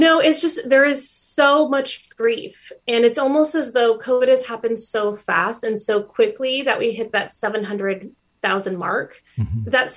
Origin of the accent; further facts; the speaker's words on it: San Diego, California, United States; We actually started in Southern California. I'm from San Diego.